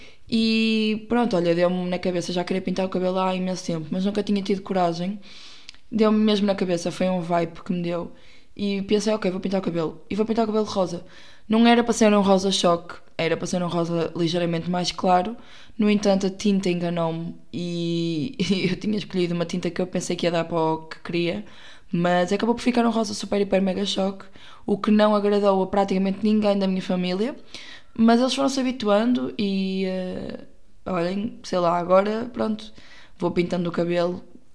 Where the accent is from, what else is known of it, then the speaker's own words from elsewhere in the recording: Porto, Portugal; Eu saí do Porto também porque precisava de sair de Ares, mas porque eu também não vivo no centro do Porto.